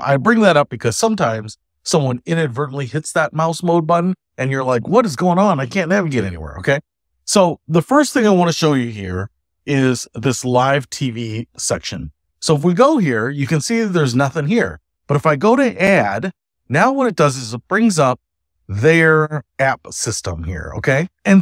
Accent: Detroit, Michigan, United States; But I'm obviously from Detroit. So look, there's ABC Detroit, WXYZ.

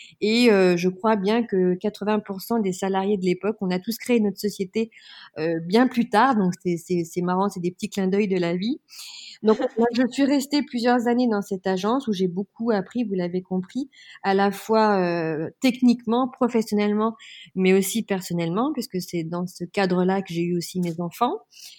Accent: Lyon, Auvergne-Rhône-Alpes, France; born there; je suis née à Lyon, j'ai fait mes études à Lyon.

